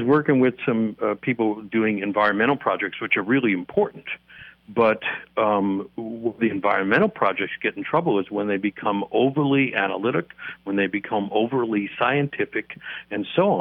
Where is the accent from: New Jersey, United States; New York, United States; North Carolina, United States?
New York, United States; New York City; you know, I grew up in New York City, and I live inside stories.